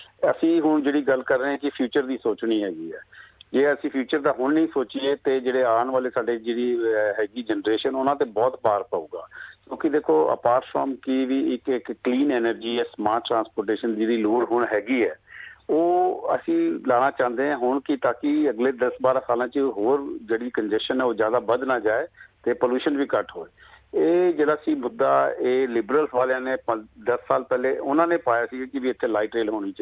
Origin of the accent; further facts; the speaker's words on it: Chandigarh, India; now in Australia; ਮੈਂ ਚੰਡੀਗੜ੍ਹ ਪੰਜਾਬ ਤੋਂ ਹੈਗਾ ਅਤੇ ਮੈਂ ਸਾਰੀ ਆਪਣੀ ਐਜੂਕੇਸ਼ਨ ਪੰਜਾਬ 'ਚ ਕੀਤੀ ਹੈ, ਮੇਰਾ ਉੱਠਣਾ ਬੈਠਣਾ ਪੰਜਾਬੀਆਂ 'ਚ ਹੋਇਆ ਹੈਗਾ, ਮੈਂ ਗੁਰਦੁਆਰਿਆਂ ਮੰਦਿਰਾਂ 'ਚ ਖੇਡਿਆ, ਉੱਥੇ ਅੰਬੜਿਆ ਹੈਗਾ, ਸਾਰੇ ਦੇ ਆਸ਼ੀਰਵਾਦ ਨਾਲ ਇੱਥੇ ਆਸਟ੍ਰੇਲੀਆ 'ਚ ਮੈਂ 1988 'ਚ ਆਇਆ, ਮਤਲਬ ਮੈਂ ਮੈਲਬਨ ਸੀਗਾ